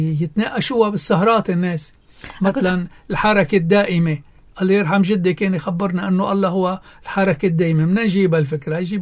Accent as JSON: {"language": "Arabic", "country": "Lebanon", "accent": "Lebanese", "said": "لهجتنا اللبنانية"}